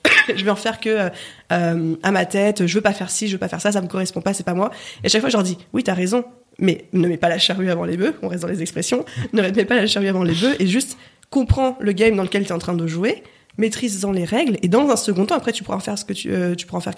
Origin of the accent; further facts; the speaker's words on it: Auvergne-Rhône-Alpes, France; also born or lived in Grenoble; J'ai grandi en Haute-Savoie, à côté d'Annecy, dans un petit patelin où il y a beaucoup de vaches.